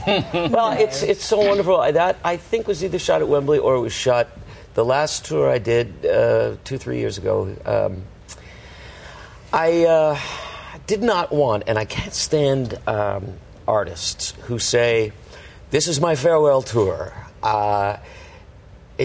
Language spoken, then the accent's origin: English; Los Angeles, California, United States; moved away as an adult; also born or lived in Las Vegas; now in Fort Lauderdale, United States; which is where I grew up. All of my family is in Los Angeles. I moved from Las Vegas to Fort Lauderdale, and I guess I'm not a Hollywood guy.